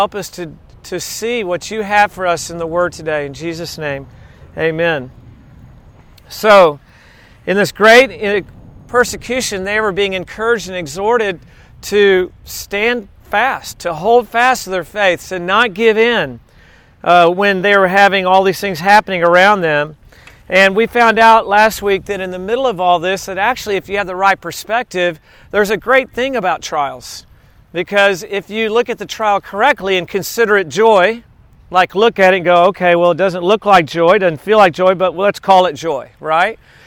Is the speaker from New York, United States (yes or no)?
no; Texas, United States; I was just noticing in my hometown in Texas yesterday, it was 87 degrees and it said feels like 102.